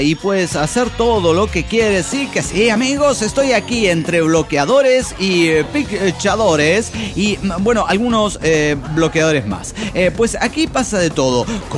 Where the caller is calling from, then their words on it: Tultitlán, State of Mexico, Mexico; monitorista de Tultitlán